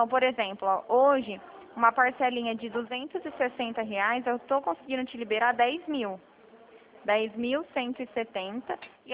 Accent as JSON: {"language": "Portuguese", "town": "Bebedouro", "region": "São Paulo", "country": "Brazil", "said": "Eu sou aqui de Bebedouro."}